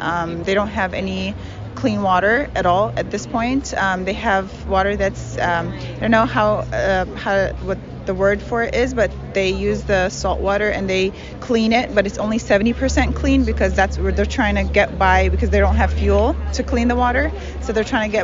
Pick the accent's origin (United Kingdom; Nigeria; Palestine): Palestine; Jerusalem; now in Pleasant Hill, United States; I'm originally from Palestine. I was born and raised in Jerusalem, and I live in Pleasant Hill. I'm coming here to support my Palestinian people.